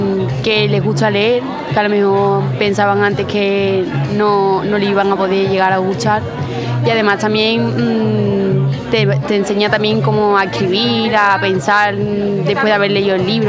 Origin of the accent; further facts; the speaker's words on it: Valencina de la Concepción, Andalusia, Spain; vengo también de Valencina, de la Concepción.